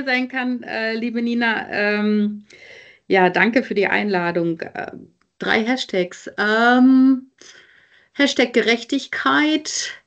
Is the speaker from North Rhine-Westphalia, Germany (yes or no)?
no; Berlin, Germany; insofern bin ich zwar in West-Berlin aufgewachsen, habe aber tatsächlich auch viel Familie mütterlicherseits in Ost-Berlin und bin schon seit Babyzeiten in diesen beiden Welten hin und her gewandert.